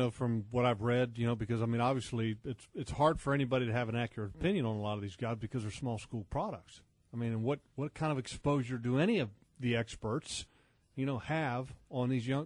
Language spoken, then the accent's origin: English; Sterling, Virginia, United States; Billy was a good friend of mine at Parkview High School where we grew up in Sterling, Virginia.